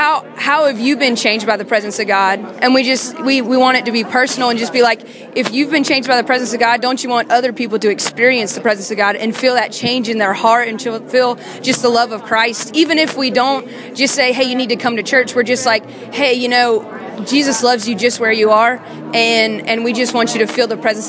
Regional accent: Brandon, Mississippi, United States; Yeah, and … from Brandon, Mississippi

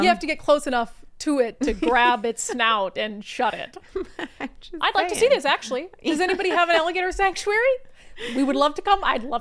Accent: Texas, United States; before I move back to my hometown in Texas

